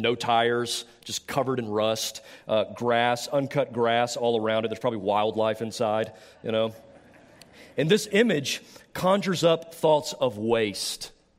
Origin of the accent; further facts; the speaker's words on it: Southeast, United States; now in Iowa, United States; We've been in Iowa for 3 years, and we moved. And when we moved, we come from the Southeast, where you know if it gets cold, they cancel school.